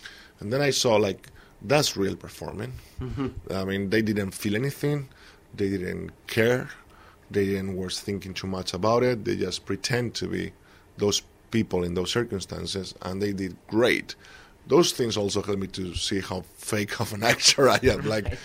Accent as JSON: {"language": "English", "town": "Madrid", "region": "Community of Madrid", "country": "Spain", "tie": "born or raised there", "also_born_or_lived": "Las Palmas", "said": "Yes, I was born there, but my parents moved when I was three, I was raised in Madrid."}